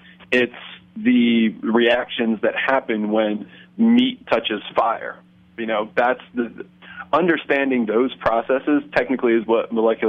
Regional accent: Apalachicola, Florida, United States; just down the road from where I grew up in Apalachicola, you know, some of the best oysters in the world, when the hurricanes or BP aren't in there screwing things up.

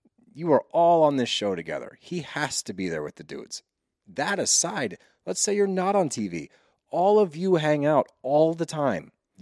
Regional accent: Texas, United States; accent: southern; I used to have more of a twang than I do now. It's actually mellowed out.

